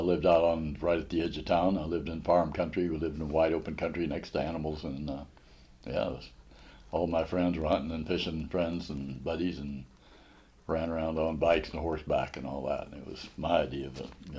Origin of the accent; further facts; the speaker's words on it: Missouri, United States; moved away as an adult; also born or lived in Colorado / Minnesota; Born in Windsor, Missouri. I grew up mostly in Missouri, and we spent lots of time in Colorado when I was a little kid. As soon as I was out of high school, I moved to Colorado